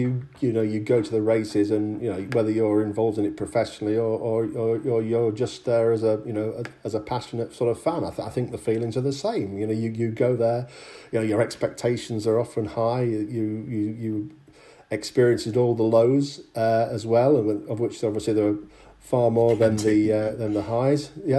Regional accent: Yorkshire and the Humber, United Kingdom; now in South England; obviously I'm from Yorkshire originally, but I live in the south

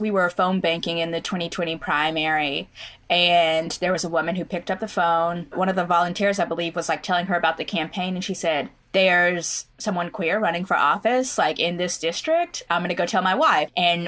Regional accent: Oklahoma, United States; So many of the stories, a lot of them mirror my own growing up in Oklahoma

